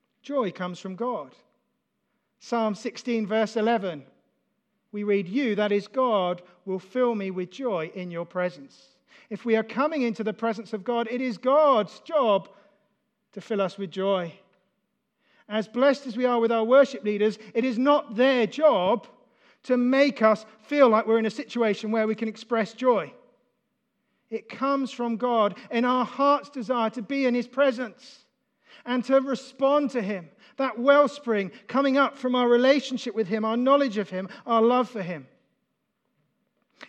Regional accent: United Kingdom; as a British person from a very staid church background, quite conservative, I felt quite uncomfortable

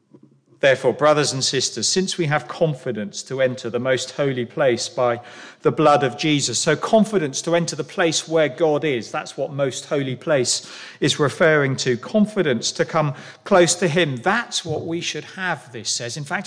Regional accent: England, United Kingdom; We're English, many of us, anyway.

